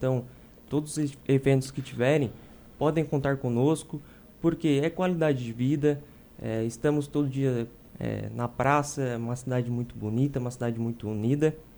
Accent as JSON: {"language": "Portuguese", "town": "Tubarão", "region": "Santa Catarina", "country": "Brazil", "lives_now": "Urussanga, Brazil", "said": "E eu citei ali que estamos vindo para Uruçanga, somos de Tubarão. Uruçanga se tornou nossa nova cidade"}